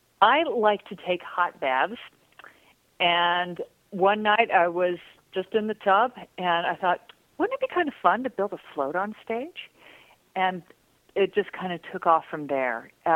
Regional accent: Illinois, United States; But I come from Central Illinois, and there's still a huge part of me that is there. And even though I've lived in the city for, you know, decades.

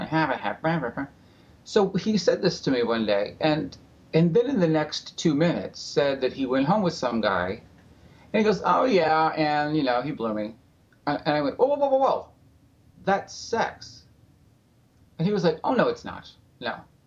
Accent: the South, United States; because as a Southerner, I want some people to have something to talk about.

